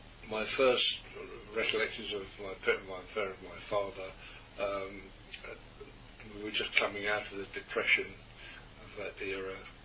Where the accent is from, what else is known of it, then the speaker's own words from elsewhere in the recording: East Ham, London, United Kingdom; accent: Cockney; I'm from England, and I was born in East London, suburb of East Ham, which makes me a Cockney. I was born within the sound of Bow Bell, so I'm a Cockney.